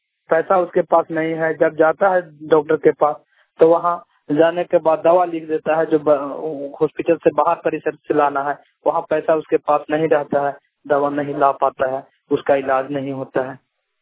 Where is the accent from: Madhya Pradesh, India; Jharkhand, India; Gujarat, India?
Jharkhand, India; ग्राम post Salaiya थाना जोरी प्रखंड हंटरगंज जिला चतरा झारखंड का निवासी हूँ।